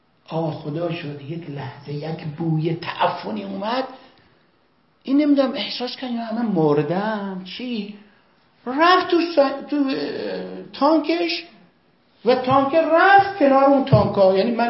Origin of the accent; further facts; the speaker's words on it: Iran; دیدن خب ما ایرانی هستیم اینا